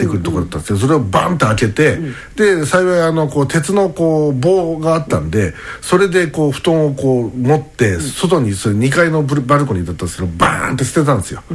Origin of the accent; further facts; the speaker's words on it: Kobe, Hyogo, Japan; also born or lived in Kanagawa; 神戸で生まれ育ち結婚で、これ神奈川かな、神奈川に住んでいた時です。